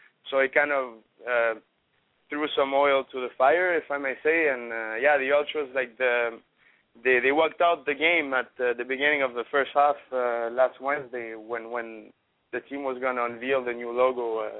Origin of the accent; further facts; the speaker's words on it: Argentina; I do it in French, English, and Spanish, because as you know, I'm from Argentina as well.